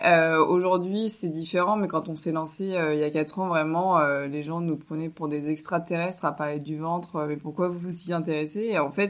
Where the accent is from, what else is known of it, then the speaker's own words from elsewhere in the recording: Chinon, Centre-Val de Loire, France; J'ai grandi à Chinon, en Indre-et-Loire